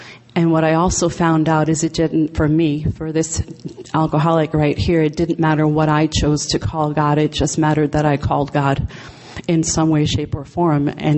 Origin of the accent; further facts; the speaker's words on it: New York City, New York, United States; I'm a New Yorker, Queens girl, born and raised.